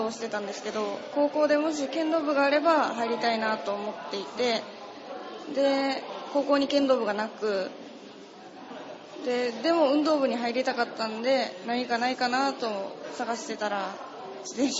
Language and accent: Japanese; Kan'onji, Kagawa, Japan; 観音寺市出身です。